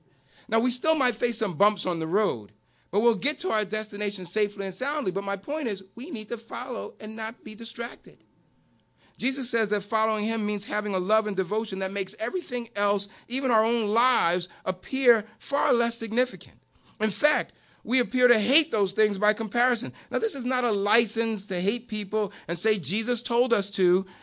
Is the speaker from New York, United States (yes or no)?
yes; New York, United States; I'm from New York.